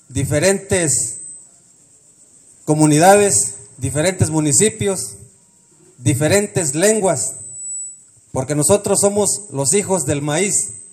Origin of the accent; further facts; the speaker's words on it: Acatepec, Guerrero, Mexico; Yo vengo del municipio de Acatepec.